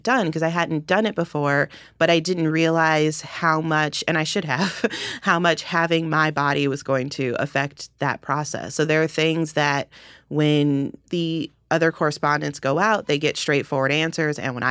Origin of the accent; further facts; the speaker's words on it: Los Angeles, California, United States; I grew up in Los Angeles. My dad's a musician.